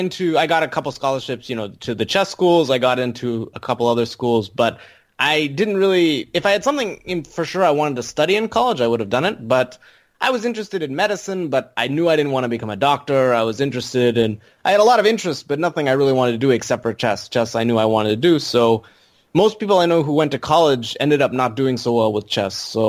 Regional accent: New Hampshire, United States; moved away as an adult; So my journey was basically I grew up in New Hampshire, where I was for about – I probably should have looked at this before I got interviewed. But I was about 20 or so, 19, when I went to California.

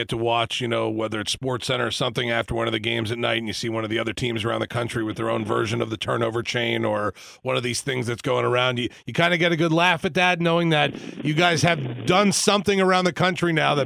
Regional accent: Florida, United States; I grew up down here also. I grew up in the Orange Bowl. I grew up for Dolphin games on Sunday, Canes games on Saturday.

